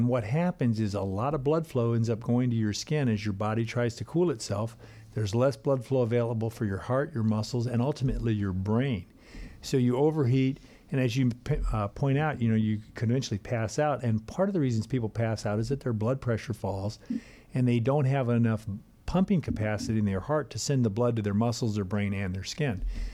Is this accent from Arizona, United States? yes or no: yes; Arizona, United States; And one of the things I grew up in Arizona that you see that you don't see in Minnesota